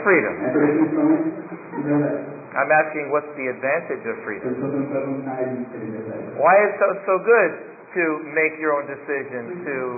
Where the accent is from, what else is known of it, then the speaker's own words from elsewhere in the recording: United States; Now, Jared and I, we come from the United States.